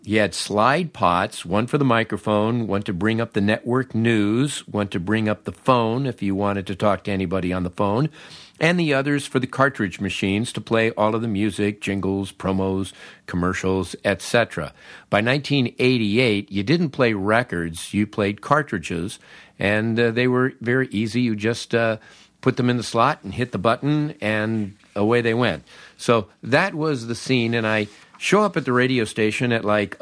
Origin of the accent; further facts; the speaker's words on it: Los Angeles, California, United States; I grew up in Los Angeles